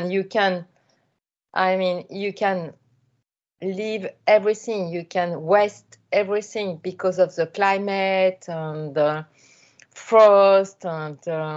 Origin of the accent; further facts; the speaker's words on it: France; And now it's where I live.